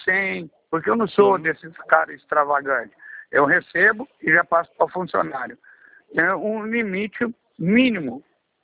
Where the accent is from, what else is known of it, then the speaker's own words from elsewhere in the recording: Loanda, Paraná, Brazil; cheguei na minha cidade aqui, que é a minha cidade natal, Luanda.